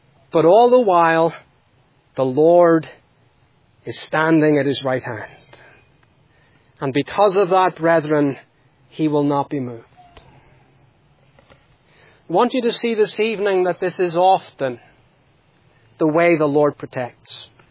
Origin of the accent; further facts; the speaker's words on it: Northern Ireland, United Kingdom; I grew up in Northern Ireland